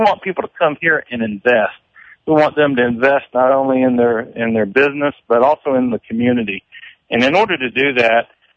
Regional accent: Brevard, North Carolina, United States; somebody on the street asked me where I was from. Maybe they picked up on my accent, and I told them Brevard

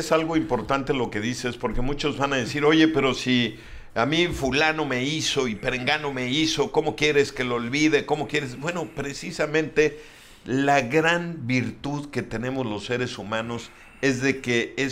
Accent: Mexico; nos puede sacar del contexto social de lo que somos los mexicanos, ¿no?

